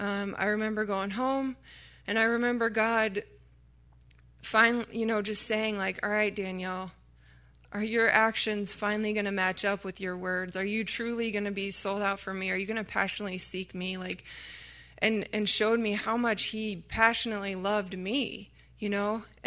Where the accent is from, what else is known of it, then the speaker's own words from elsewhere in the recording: Nebraska, United States; Now, growing up in Nebraska, you know, the Texans kind of have they walk a little higher than everyone else, I think.